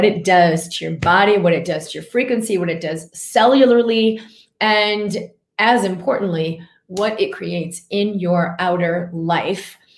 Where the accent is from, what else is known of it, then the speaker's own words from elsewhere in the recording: Massachusetts, United States; now in Durango, United States; Cool, I grew up right outside of Boston. So I am now broadcasting from Durango, Colorado, a very, very beautiful place in the mountains.